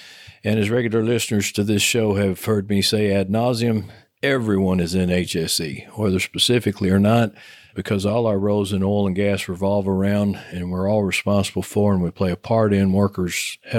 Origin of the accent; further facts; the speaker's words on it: Texas, United States; accent: Texas; You hear that lovely British voiceover come on introducing the show, and then my Texas accent comes on.